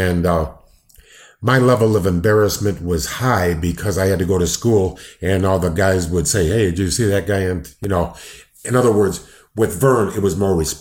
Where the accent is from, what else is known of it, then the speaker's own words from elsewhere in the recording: Downers Grove, Illinois, United States; I grew up in Downers Grove, Illinois, and Fred Kohler was the promoter, and that was the only TV wrestling that was on in Chicago.